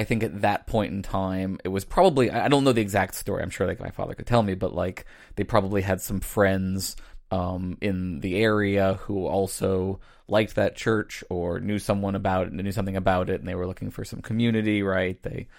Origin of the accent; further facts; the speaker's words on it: Virginia, United States; Yeah, I grew up outside of Virginia.